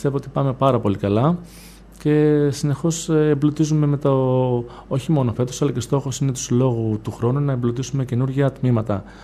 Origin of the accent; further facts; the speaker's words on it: Grevena, Western Macedonia, Greece; η καταγωγή μου είναι από τα Γρεβενά, αν και λείπω πάρα πολύ καιρό από την πόλη των Γρεβενών λόγω επαγγελματικής ενασχόλησης μου